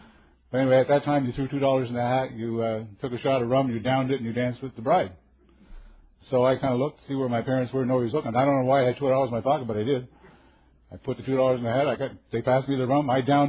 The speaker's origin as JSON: {"language": "English", "region": "East Coast", "country": "Canada", "tie": "born or raised there", "said": "I live on the East Coast. I keep forgetting, you know, we're from all over the world. I grew up on the East Coast of Canada."}